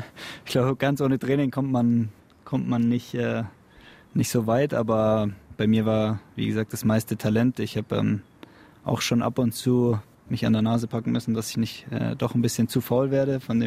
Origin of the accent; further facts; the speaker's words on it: Bavaria, Germany; bei uns in Bayern